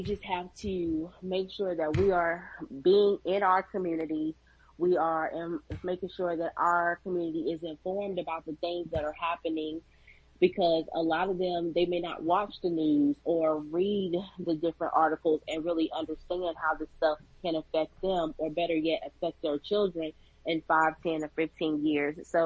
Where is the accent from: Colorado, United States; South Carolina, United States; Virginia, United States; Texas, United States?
Virginia, United States; I'm originally from Virginia, first generation college graduate, and then turned into become a lawyer.